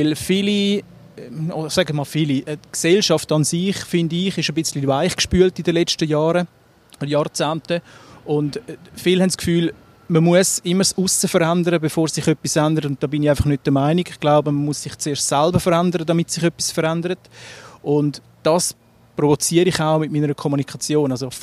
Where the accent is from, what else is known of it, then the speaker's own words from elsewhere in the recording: Zurich, Switzerland; also born or lived in Rümlang, Switzerland; Also ich bin im Zürich Oberland aufgewachsen, ich bin kein Stadtzürcher. Ich hoffe, das hört man nicht zu stark, aber ich habe lange in Zürich gearbeitet, meine Jugend natürlich im Zürich Oberland verbracht, Hinwil, Wetzikon, dann aber auch im Unterland, Rümlang, Fellande etc.